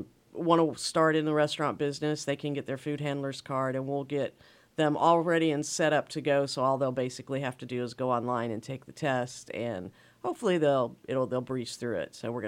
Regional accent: Indianapolis, Indiana, United States; Yeah, I'm actually from Indianapolis, Indiana

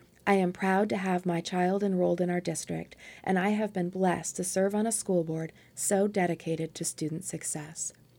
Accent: Port Alexander, Alaska, United States; I grew up in Port Alexander, just 90 miles south of Sitka, on the southern tip of Baranoff Island.

